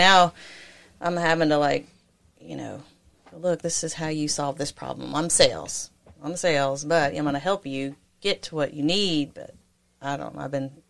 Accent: Alabama, United States; I said, because I'm from Alabama.

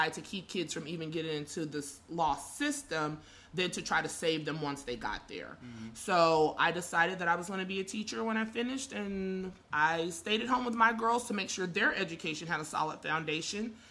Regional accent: Louisiana, United States; And because I grew up in Louisiana, school's not really a thing for anybody, but school was my thing.

